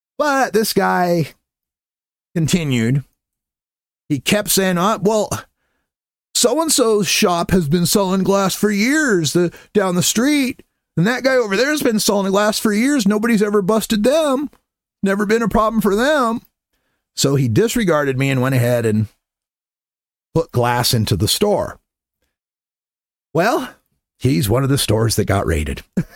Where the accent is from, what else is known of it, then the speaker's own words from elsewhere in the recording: Nampa, Idaho, United States; Meanwhile, over in Nampa, my hometown in Nampa